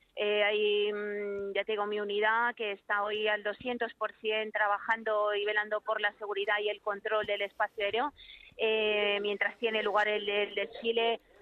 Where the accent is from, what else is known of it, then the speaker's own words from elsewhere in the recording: Zaragoza, Aragon, Spain; por partida doble y además porque soy de Zaragoza.